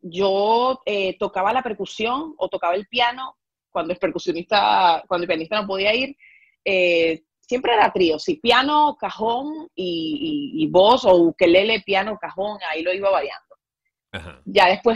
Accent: Venezuela; para mí eso como venezolana es

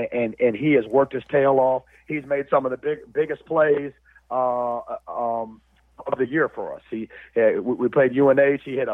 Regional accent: Atlanta, Georgia, United States; I mean, I'm Atlanta through and through. I was born and raised in East Atlanta. My mom and daddy still live in East Atlanta in the same house we grew up in.

